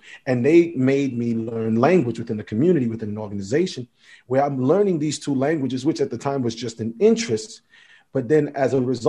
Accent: New York City, New York, United States; I went to St. Raymond's Elementary in the Bronx in New York City, growing up in New York City.

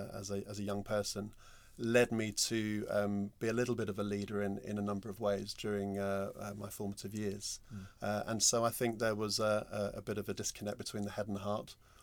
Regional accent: London, United Kingdom; I grew up in North London in the 70s and 80s.

